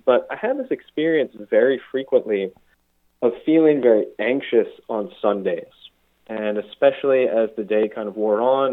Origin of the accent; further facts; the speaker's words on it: New Orleans, Louisiana, United States; Growing up in New Orleans, really, I was really immersed in the beauty of the Catholic tradition.